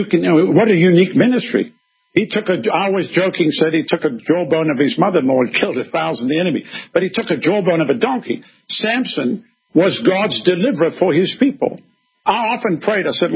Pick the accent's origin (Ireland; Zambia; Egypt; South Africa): South Africa; now in United States; You see, I came from South Africa. I became a citizen.